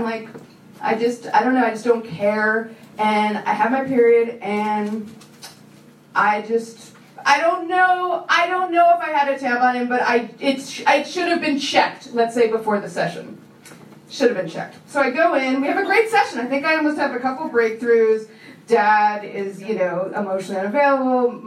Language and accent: English; New York City, New York, United States; So I grew up in New York City